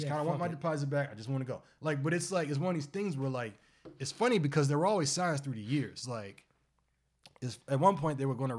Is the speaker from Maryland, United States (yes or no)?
yes; Baltimore, Maryland, United States; I'm from Baltimore. I can tell you, I know about high-level drug dealers.